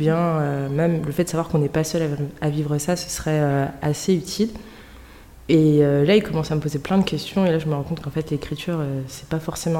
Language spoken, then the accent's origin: French; France; also born or lived in Spain / Turkey; now in Côte d'Ivoire; Je suis franco-bissau-guinéenne. Je suis née et j'ai grandi en France. Et j'ai reçu la culture bissau-guinéenne par mes parents, mes deux parents.